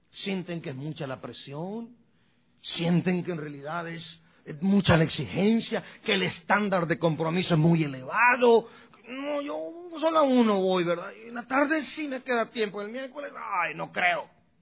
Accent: Guatemala; Sí, yo como soy guatemalteco, a mí no me importa esa palabra, ¿verdad?

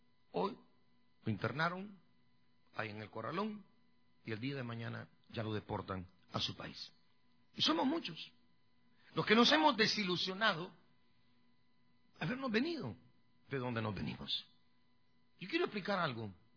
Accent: California, United States; born there; ¿Por qué tengo que irme del estado donde yo nací para otro lugar, para buscar una mejor vida?

